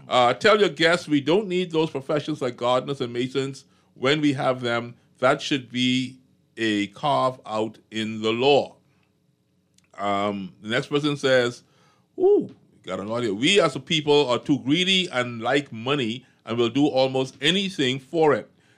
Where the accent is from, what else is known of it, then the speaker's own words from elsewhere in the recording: Bahamas; born there; I was actually conceived in Winston-Salem of North Carolina, but I was born in Princess Margaret Hospital, July 14th, 1969.